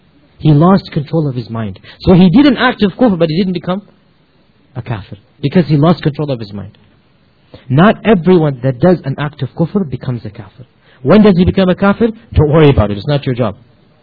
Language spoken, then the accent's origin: English; Pakistan; And I'm speaking as a Pakistani, I'm not putting down these societies and cultures. I'm myself in front of one of these countries.